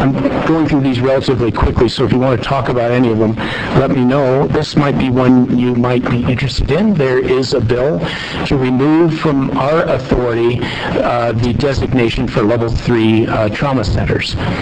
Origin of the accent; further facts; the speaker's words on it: Missouri, United States; and you'll hear my accent, one from my home state of Missouri